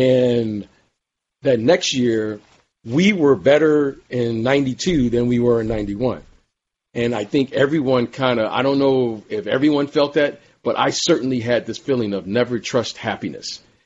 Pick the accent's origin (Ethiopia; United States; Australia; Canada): United States; Detroit, Michigan; I grew up in Detroit and I'm a huge music fan and, in particular hip hop.